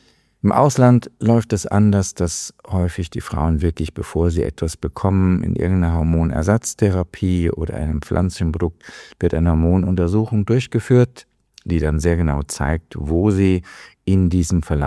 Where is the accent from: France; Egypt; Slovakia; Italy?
Italy; Leider, als Italiener ist das ein graues, trübes Wetter.